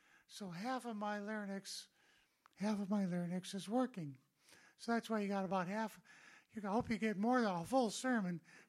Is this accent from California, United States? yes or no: no; Wisconsin, United States; So I was born in Wisconsin, grew up.